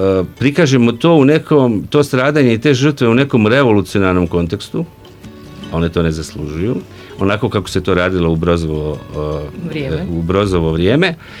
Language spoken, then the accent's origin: Serbian; Zagreb, Zagreb County, Croatia; ja sam rođen i živio u Zagrebu